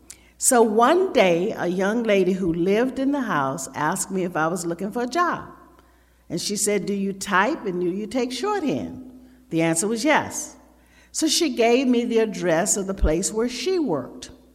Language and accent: English; the South, United States; I grew up in the South, and as we were driving to church this morning, I was reminded I was on Tobacco Road, you know, and that took me way back down south because I too worked in the tobacco fields.